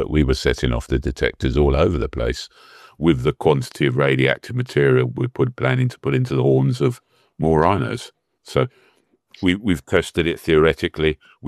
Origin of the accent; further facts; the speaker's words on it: Kenya; Well, I'm an Africa boy. I was born in Kenya many years ago.